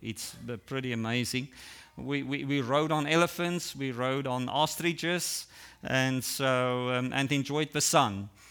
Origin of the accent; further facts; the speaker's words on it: Ohio, United States; now in Hawaii, United States; Yet, because of my accent, I've learned, when I tell people I'm from Ohio, they hear all kinds of different things.